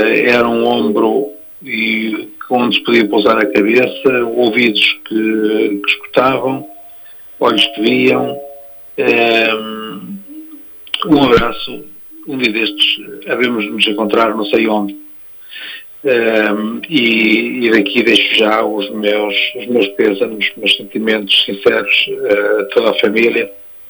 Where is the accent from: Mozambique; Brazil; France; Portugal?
Brazil; meu conterrâneo, sou brasileiro